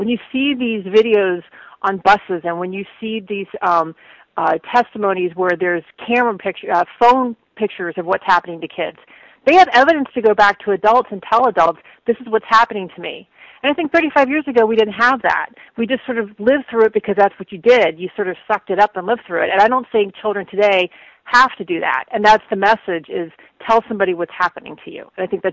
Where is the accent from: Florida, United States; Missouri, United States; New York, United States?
Florida, United States; which are stories about growing up in Florida in the 70s.